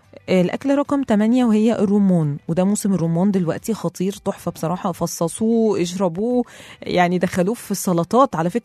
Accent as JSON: {"language": "Arabic", "country": "Egypt", "said": "أنا عارفة إن إحنا كمصريين مش بنحب قوي نزور الدكاترة والمعامل"}